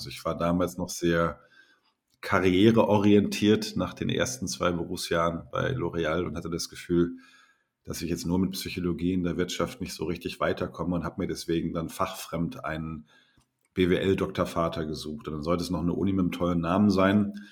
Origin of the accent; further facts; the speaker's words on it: Hamm, North Rhine-Westphalia, Germany; aber ich komme aus dem Ruhrpott, aus Hamm.